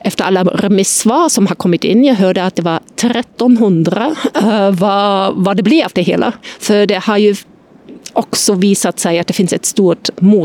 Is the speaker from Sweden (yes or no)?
no; East Germany, Germany; Jag är inte döpt ens. Jag är uppvuxen i Östtyskland